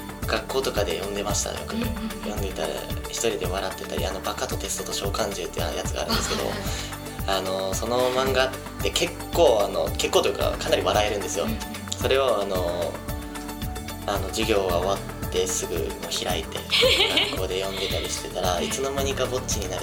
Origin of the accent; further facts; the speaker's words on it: Kyoto, Japan; now in Tokyo, Japan; 東京に出てきた、まあ、京都出身なんですけど、はい、東京に出てきたっていうのはやっぱあのジュノンボーイのがきっかけで出てくることになったんですけど、